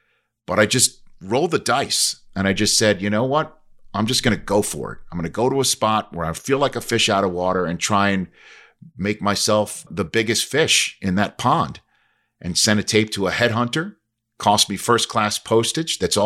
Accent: Staten Island, New York, United States; now in Redding, United States; I'm from Staten Island, New York, the home of the world's largest landfill that's now been closed. So the mountains I grew up around were made of garbage, literally.

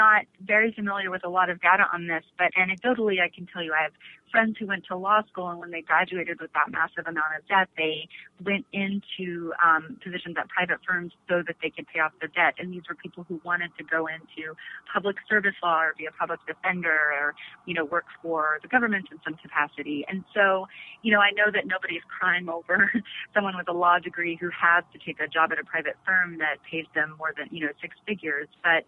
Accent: Arkansas, United States; Certainly, if I had stayed, I grew up in Arkansas, I was a good student.

